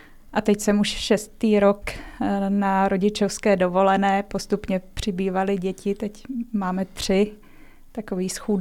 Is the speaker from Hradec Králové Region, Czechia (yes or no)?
yes; Hradec Králové Region, Czechia; který tam u nás v Orlických horách byl dost zásadní